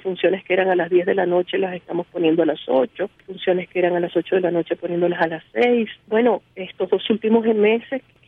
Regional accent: Venezuela; los venezolanos hemos ido a las urnas a votar. O sea que nuestra naturaleza como venezolanos es ser un país demócrata.

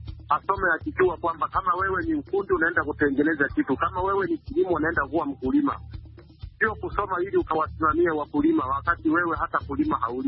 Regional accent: Mwanza, Tanzania; natokea ile mera Mwanza.

